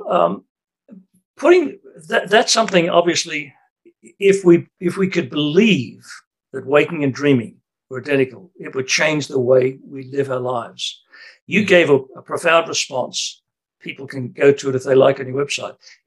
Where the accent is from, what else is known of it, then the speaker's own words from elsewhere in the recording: Australia; accent: Australian; It's not incidental, though, that I'm obviously my accent's Australian.